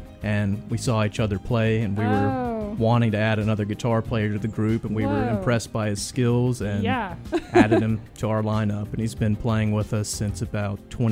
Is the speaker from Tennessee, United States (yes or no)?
yes; Memphis, Tennessee, United States; now in Columbus, United States; I grew up in Memphis, Tennessee, so I kind of have a connection to this city, and I love it.